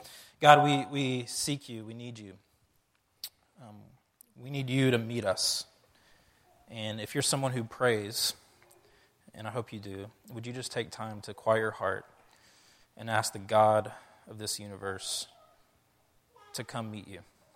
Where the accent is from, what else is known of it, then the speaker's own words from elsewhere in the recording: the South, United States; I'm from the South, guys. That's how we roll.